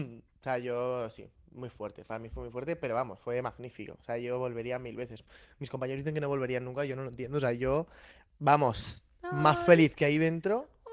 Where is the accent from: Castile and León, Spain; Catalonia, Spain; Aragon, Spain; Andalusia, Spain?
Aragon, Spain; Magallón; es una jota que habla de mi pueblo, de Magallán.